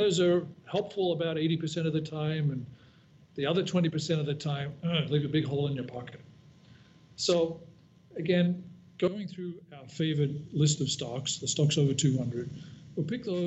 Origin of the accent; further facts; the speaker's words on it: Australia; When I grew up in Australia, we had this big pond at the back of my house.